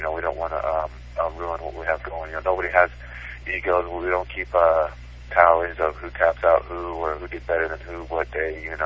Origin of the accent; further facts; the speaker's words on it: California, United States; also born or lived in Butte, United States / Oregon, United States; I did my growing up, a small part of my childhood in a small town in Oregon, actually. Then high school in Southern California. I've been all over the West Coast.